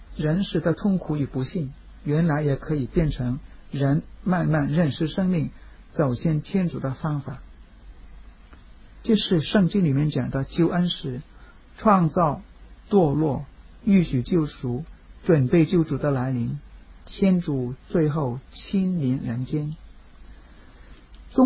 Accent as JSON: {"language": "Chinese", "country": "Hong Kong", "said": "尤其是我们香港人讲的鸡尾酒会 cocktail party"}